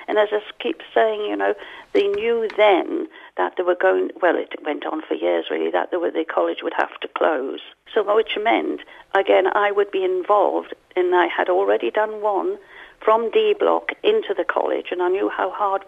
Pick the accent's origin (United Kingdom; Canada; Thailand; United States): United Kingdom; Newcastle, North East England; I come from Newcastle, but he was local.